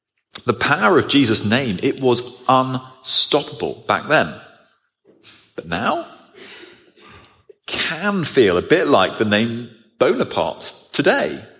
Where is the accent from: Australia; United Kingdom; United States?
United Kingdom; England; As an Englishman, I'm not quaking in my boots.